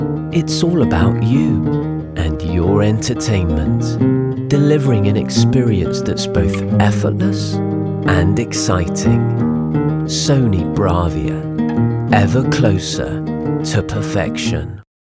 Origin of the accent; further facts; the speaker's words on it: United Kingdom; I'm a British actor.